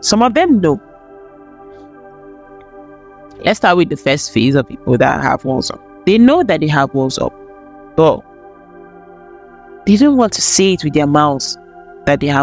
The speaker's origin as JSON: {"language": "English", "country": "Nigeria", "said": "because I'm in Nigerian, so I want to talk about my country."}